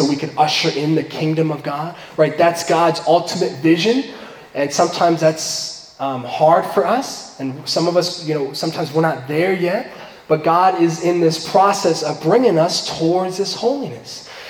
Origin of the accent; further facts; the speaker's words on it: East Coast, United States; my family's in New York, and I'm from the East Coast originally, so it's been a little over 3 years since I've been here